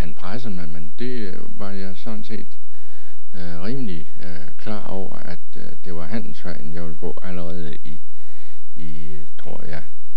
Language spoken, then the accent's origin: Danish; Østerjølby, North Denmark Region, Denmark; jeg er født i Østerjølby på Mors i 29, så jeg bliver så 62 i år.